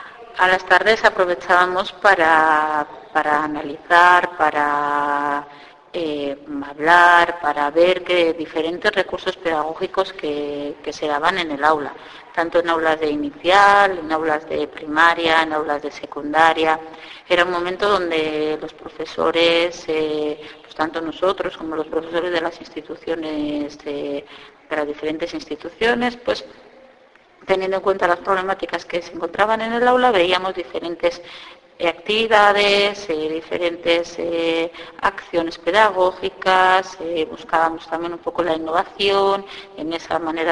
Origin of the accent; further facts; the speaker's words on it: Bilbao, Basque Country, Spain; soy una profesora de Bilbao.